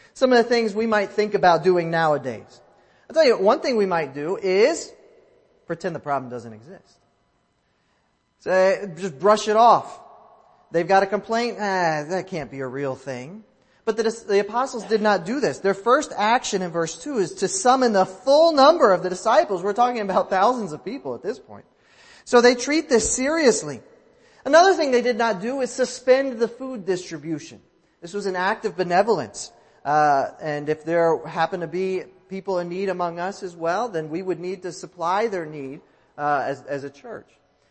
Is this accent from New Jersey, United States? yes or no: yes; New Jersey, United States; it's okay to recognize that I'm from New Jersey, that I'm an Anglo guy